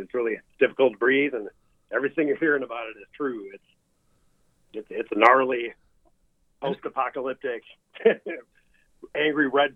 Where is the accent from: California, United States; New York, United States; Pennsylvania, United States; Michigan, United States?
California, United States; I'm Californian enough not to do that.